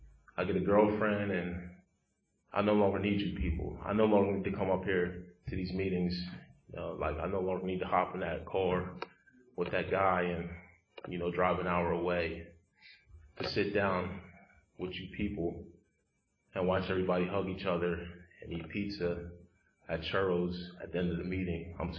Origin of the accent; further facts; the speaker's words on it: Pottstown, Pennsylvania, United States; I grew up in Pottstown.